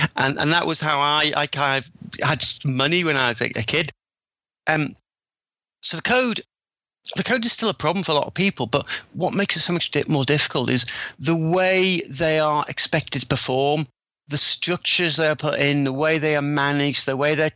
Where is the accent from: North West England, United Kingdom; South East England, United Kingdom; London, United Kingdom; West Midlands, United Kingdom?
North West England, United Kingdom; Liverpool; So I was growing up in Liverpool in the 80s.